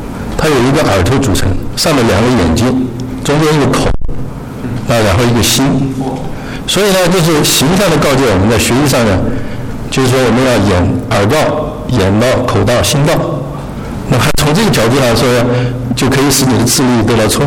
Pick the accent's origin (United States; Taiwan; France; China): China; 另外一种解释呢，那就是说我们中国人讲呢